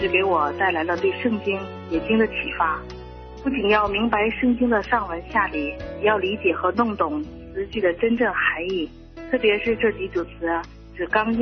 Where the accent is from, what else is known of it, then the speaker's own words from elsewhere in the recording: Heilongjiang, China; 我是黑龙江的